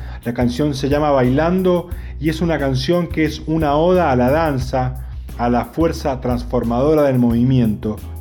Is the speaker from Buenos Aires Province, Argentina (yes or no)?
no; San Juan, Argentina; soy músico de San Juan.